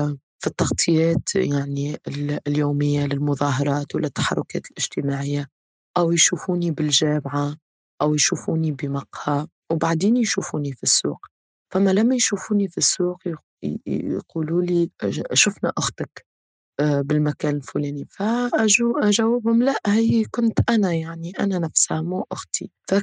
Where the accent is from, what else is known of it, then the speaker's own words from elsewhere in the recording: Tunisia; بطبيعة حياتنا يعني كتونسيين في تونس